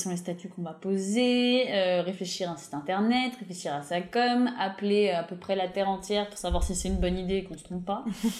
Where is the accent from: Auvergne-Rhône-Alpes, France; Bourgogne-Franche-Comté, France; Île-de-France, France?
Bourgogne-Franche-Comté, France; ça me parle parce que j'ai grandi dans le Morvan